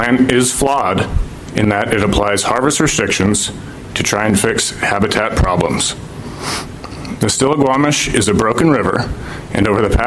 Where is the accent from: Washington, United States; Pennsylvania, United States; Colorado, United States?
Washington, United States; Longview; now in Seattle, United States; I'm a recreational angler from Seattle. I grew up in Longview, just near here.